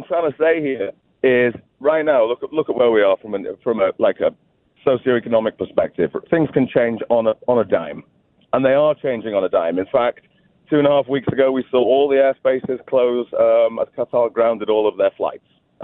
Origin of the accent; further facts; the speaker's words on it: United Kingdom; also born or lived in Washington, D.C.; now in United States; and yes, I'm a Brit, but I live in upstate New York.